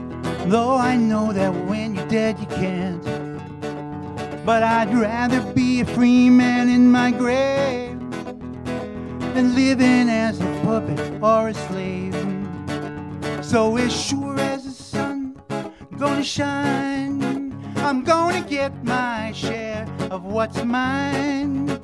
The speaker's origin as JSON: {"language": "English", "town": "Brooklyn", "region": "New York", "country": "United States", "tie": "born or raised there", "said": "I grew up in New York City, but still can't even imagine what that's like. So I grew up in Brooklyn."}